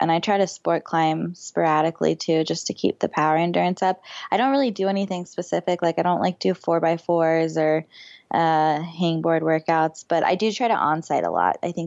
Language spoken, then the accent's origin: English; Florida, United States; which I didn't get to do because I grew up in Florida.